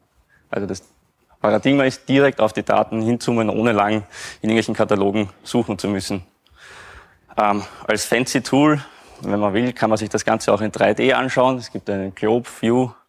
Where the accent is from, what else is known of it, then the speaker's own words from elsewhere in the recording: Vienna, Austria; man hört es vielleicht, ich komme aus Wien, also nicht ein bisschen weiter im Süden.